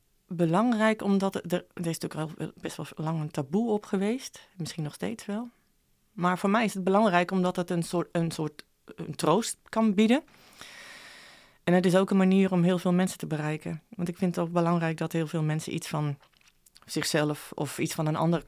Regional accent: Friesland, Netherlands; Ik moet dan misschien toch even vertellen wat ik ben in Friesland opgegroeid. Aan de IJsselmeerkust, aan het klif.

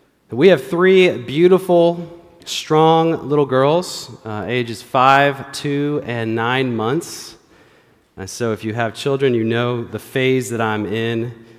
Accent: Seattle, Washington, United States; also born or lived in Canada / Southern California; I was born in Canada, and then I moved to Seattle, Washington. And then in ninth grade, I moved to Southern California, where I fell in love with In-N-Out Burger, the best burger in the world.

